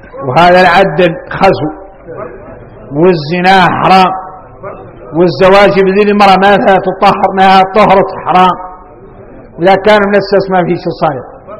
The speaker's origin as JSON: {"language": "Arabic", "country": "Mauritania", "said": "احنا موريتاني عندنا شي شريعة وعندنا شي ذريعة"}